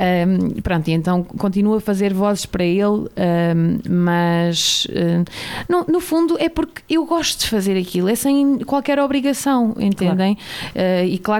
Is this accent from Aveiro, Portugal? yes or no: yes; Aveiro, Portugal; moved away as an adult; Eu sou de Aveiro, Lisboa. exatamente. E então vim para cá em 2012